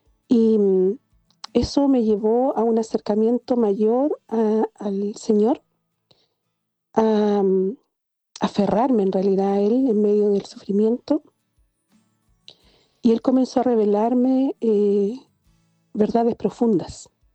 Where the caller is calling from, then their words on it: Traiguén, Araucanía, Chile; de Traiguén, del sur de Chile.